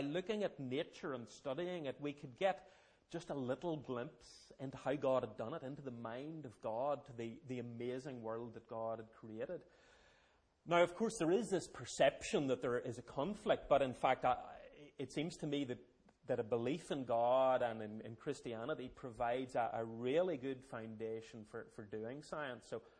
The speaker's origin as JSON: {"language": "English", "town": "Armagh", "region": "Northern Ireland", "country": "United Kingdom", "said": "I'm originally from Armagh. Now live in Green Island, just outside Carrickfergus, with my wife Kathy and six young children."}